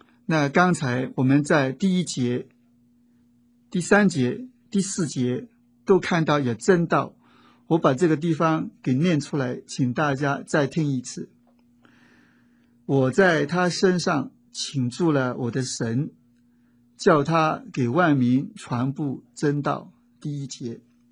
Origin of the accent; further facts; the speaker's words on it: China; 我们中国人在易经里面提到天有好生之德